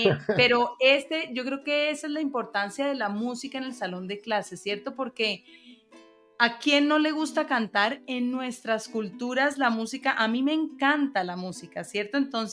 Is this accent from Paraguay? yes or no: no; Colombia; No solo somos los colombianos los que decimos que el burrito sabanero es colombiano.